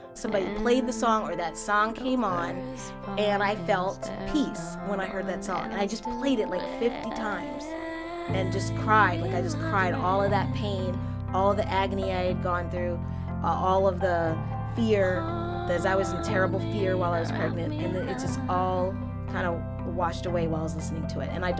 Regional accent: Oakland, California, United States; I am from Oakland

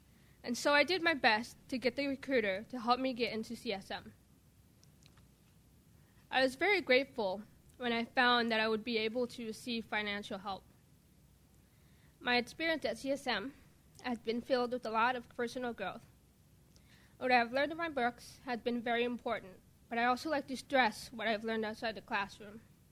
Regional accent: Mexico; now in United States; I grew up in Mexico, and I moved to the U.S. and with my family in 1997.

